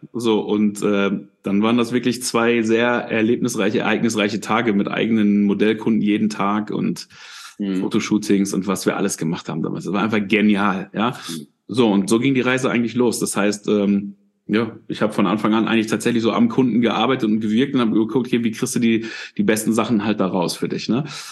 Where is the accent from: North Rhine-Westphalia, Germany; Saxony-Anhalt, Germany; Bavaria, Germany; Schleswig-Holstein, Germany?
North Rhine-Westphalia, Germany; Dinslaken; born or raised there; also born or lived in Mülheim an der Ruhr